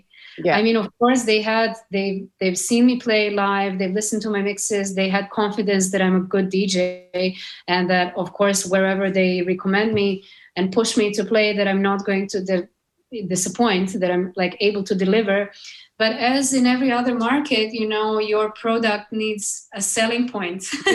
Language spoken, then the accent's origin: English; Serbia; because I'm a girl from Serbia and I have all of these crazy stories no one else can actually say.